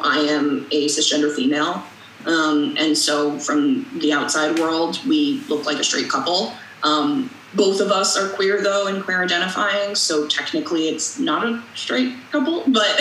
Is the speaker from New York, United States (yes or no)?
yes; New York, United States; I mean, I'm from New York, and I grew up in Westchester, so there's a lot of Jews there.